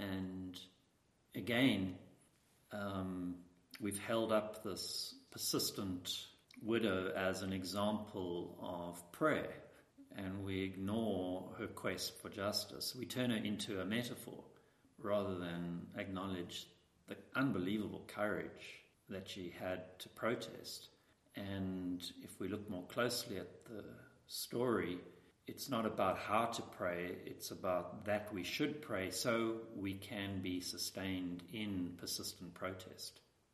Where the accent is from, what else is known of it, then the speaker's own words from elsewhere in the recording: Cape Town, Western Cape, South Africa; I'm from Cape Town, South Africa